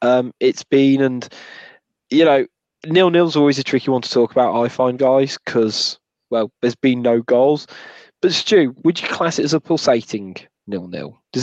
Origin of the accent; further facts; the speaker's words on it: Wolverhampton, West Midlands, United Kingdom; I support Wolves because I'm from Wolverhampton.